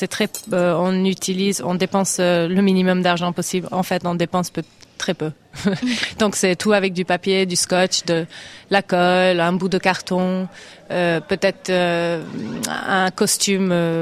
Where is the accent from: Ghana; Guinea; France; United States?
United States; Alaska; Oui, j'ai grandi en Alaska pendant la guerre froide.